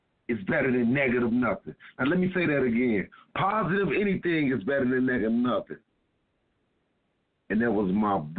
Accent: Chicago, Illinois, United States; I'm from Chi-Rock.

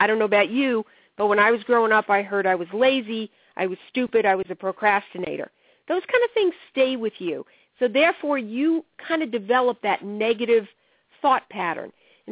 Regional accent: New York, United States; You know, I'm from New York, and you really have to make me see things before I'll do them.

